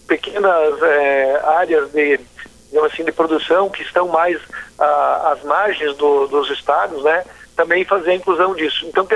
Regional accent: Espumoso, Rio Grande do Sul, Brazil; sou natural do Espumoso

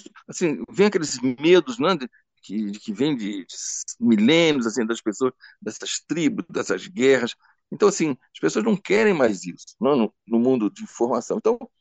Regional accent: Portugal; como Portugal, que eu sou português

